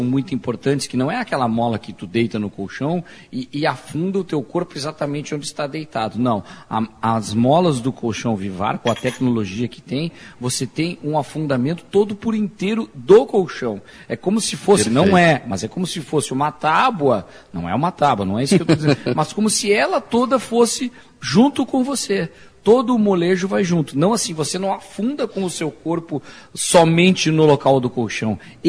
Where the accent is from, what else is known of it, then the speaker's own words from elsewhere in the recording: Northeast Region, Brazil; now in Gramado, Brazil; eu no primeiro dia que eu estava aqui em Gramado, eu já estava empregado, já tive oportunidade, hoje, olha, para mim é frio, rapaz, eu sou do Nordeste